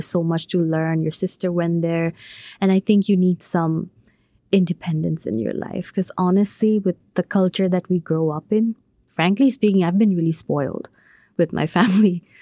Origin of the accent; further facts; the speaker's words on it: Bangladesh; moved away as an adult; now in Minnesota, United States; So I'm from Bangladesh. Yeah, that's basically my home. But since I think in 2013, I came here for my undergrad, so I would call Minnesota as my second home.